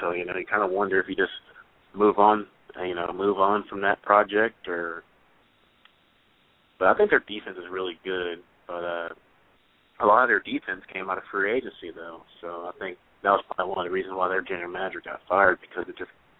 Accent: Houston, Texas, United States; the first one to kick off is actually the one here in my hometown here in Houston.

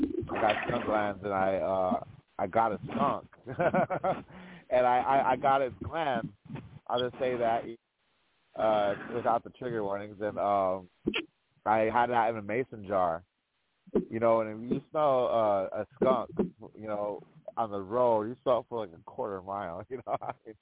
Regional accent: Rosebud Reservation, South Dakota, United States; I'm from Rosebud Reservation, Lakota.

